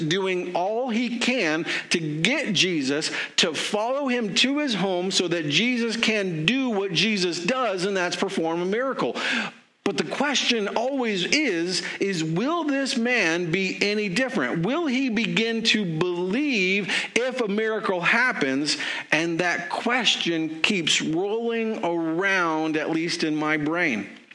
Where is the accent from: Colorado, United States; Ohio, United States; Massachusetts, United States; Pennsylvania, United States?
Colorado, United States; where I grew up in Colorado, we would say use sometimes